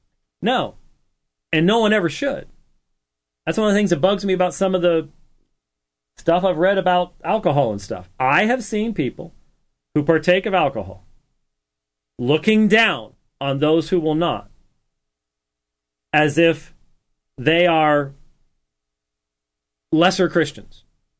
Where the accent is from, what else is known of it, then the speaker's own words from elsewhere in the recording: Scotland, United Kingdom; now in Phoenix, United States; because I'm a Scotsman.